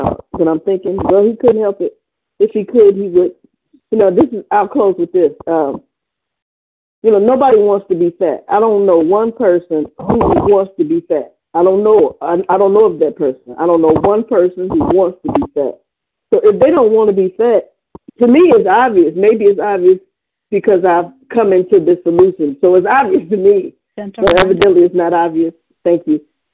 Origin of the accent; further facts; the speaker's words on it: Cleveland, Ohio, United States; I'm from Cleveland, Ohio.